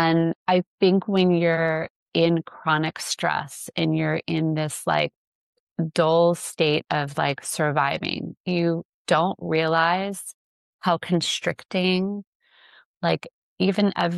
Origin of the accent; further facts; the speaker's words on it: Pennsylvania, United States; Like when I was a little kid, we grew up in Pennsylvania in a small town. Our house was like 200 years old